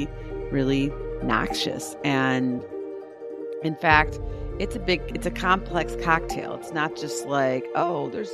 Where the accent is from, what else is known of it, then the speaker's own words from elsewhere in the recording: United States; the United States. There are two of them in the world. The other one is the Mexican bearded lizard. But this is the only one in the United States, and that's my home country